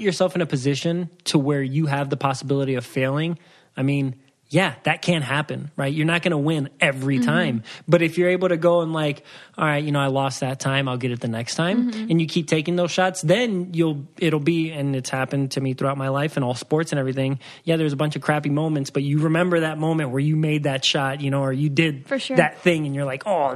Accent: Waukegan, Illinois, United States; born there; So I was born in Waukegan, Illinois, but my dad was in the Navy, so we moved around a lot. I've never been to Waukegan ever since

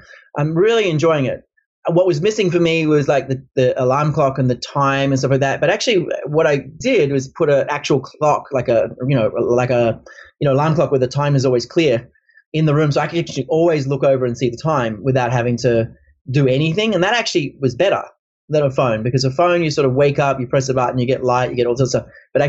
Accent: Australia; I'm originally Australian.

